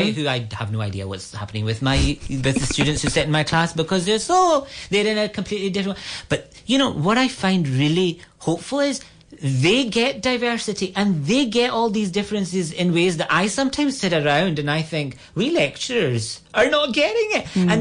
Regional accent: Glasgow, Scotland, United Kingdom; now in Ireland; I really wanted to say I'm actually from Glasgow

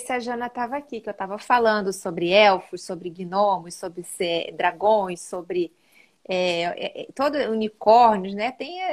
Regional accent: Bahia, Brazil; minha terra

